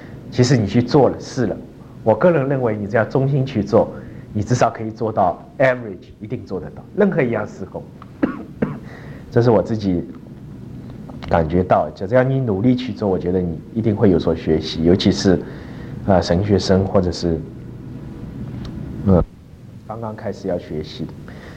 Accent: China; now in United States; 以前我们在大陆很少讲，我记得很少讲，就跟美国人比较差远。

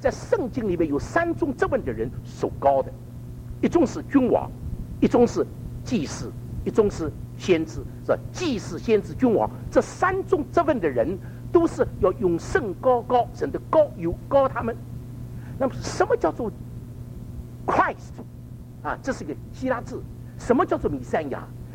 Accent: Shanghai, China; 懂我这个上海人呢，要讲广东话，那要加一个人翻译的。

